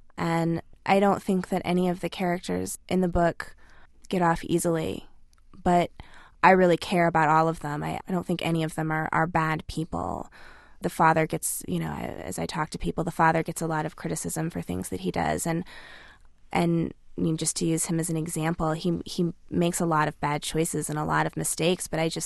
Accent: Grand Junction, Colorado, United States; My own personal experience growing up in Grand Junction could not be, you know, more different from my characters. I didn't grow up on a ranch.

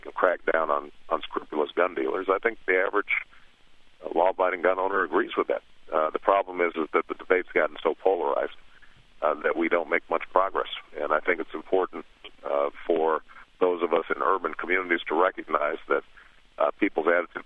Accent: Illinois, United States; Illinois is a pretty big state, and it may be discounted because it's my home state.

